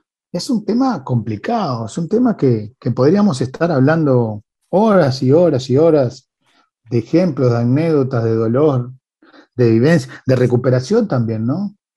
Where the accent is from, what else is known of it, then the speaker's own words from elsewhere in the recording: Montevideo, Uruguay; Y como montevideanos y uruguayos, claro que sí.